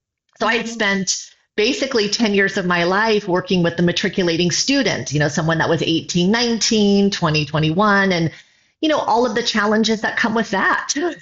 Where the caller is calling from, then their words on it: Huntington Beach, California, United States; Well, right now I'm from sunny Huntington Beach, California.